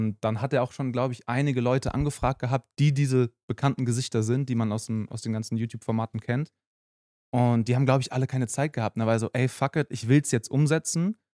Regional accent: Frankfurt, Hesse, Germany; ich bin in Frankfurt aufgewachsen, da gibt es viele Hochhäuser.

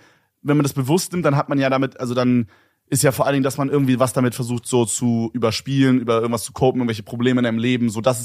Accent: Berlin, Germany; Und ich komme aus Berlin, Digga.

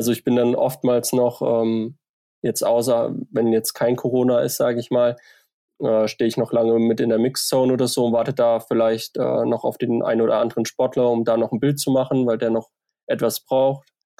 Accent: Thuringia, Germany; was bei uns in Thüringen, sage ich mal, ja immer so der Punkt ist

